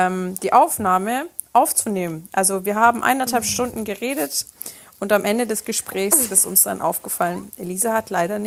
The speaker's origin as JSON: {"language": "German", "country": "Germany", "tie": "born or raised there", "said": "Also mein Papa ist aus Rom, meine Mama aus Sardinien. Ich bin aber in Deutschland groß geworden"}